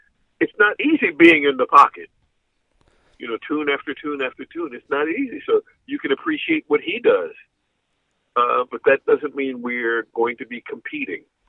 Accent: Oakland, California, United States; And I'm from Oakland. Let me throw this in. Go Warriors.

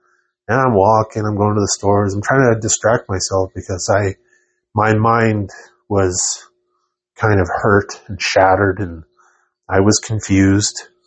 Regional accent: Northwest Territories, Canada; And I'm from the Northwest Territories, so I know a lot about like wood heat.

